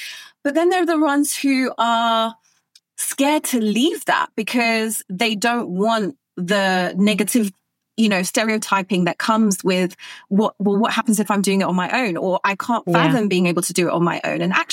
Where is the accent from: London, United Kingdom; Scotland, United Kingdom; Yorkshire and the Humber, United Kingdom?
London, United Kingdom; Brixton; I grew up in Brixton, I went to school in Peckham